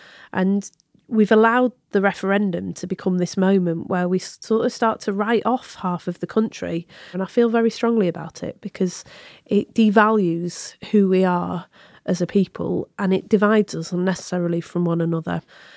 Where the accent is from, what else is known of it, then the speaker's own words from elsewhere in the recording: Bury, North West England, United Kingdom; Like where I grew up in Bury, it's a mill town.